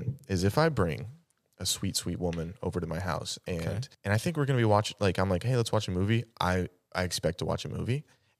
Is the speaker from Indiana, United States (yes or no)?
no; Las Vegas, Nevada, United States; I mean, I grew up in Vegas.